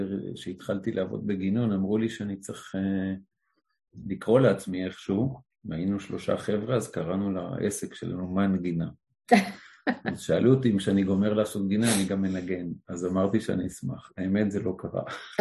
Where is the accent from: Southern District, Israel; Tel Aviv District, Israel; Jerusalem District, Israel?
Southern District, Israel; Hatzor; born there; אני נולדתי בקיבוץ, קיבוץ חצור, קיבוץ של השומר הצעיר, שזה שיא האורתודוקסיה.